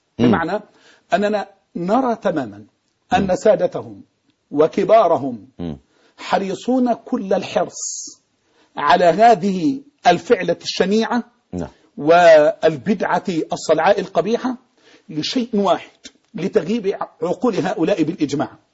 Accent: Egypt; بعض الطوائف عندنا في مصر

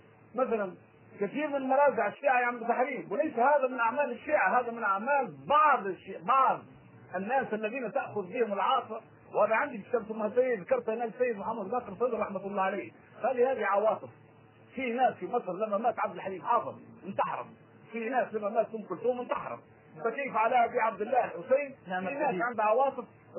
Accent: Tunisia; عندنا في تونس ضرب الشيوخ وبالخنازر وكل، ولا ما تعرفش؟

